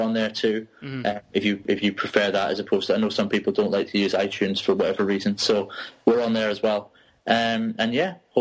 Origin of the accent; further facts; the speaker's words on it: Scotland, United Kingdom; Do you know, somebody actually said that because we're Scottish, we sound somehow more authoritative, which really couldn't be further from the truth.